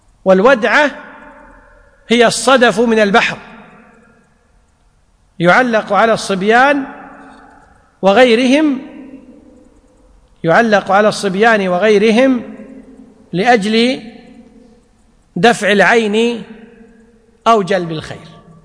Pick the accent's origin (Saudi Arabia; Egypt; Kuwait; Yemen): Kuwait; ما يسميه الناس اليوم عندنا في الكويت بالحجاب